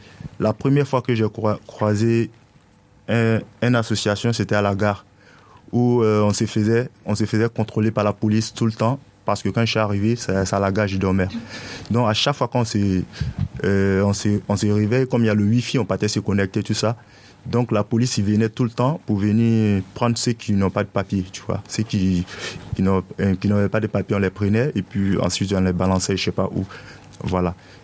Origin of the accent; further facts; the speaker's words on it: Morocco; De Maroc, de mon bled jusqu'au Maroc, Espagne, j'ai pas croisé de collectif comme ça.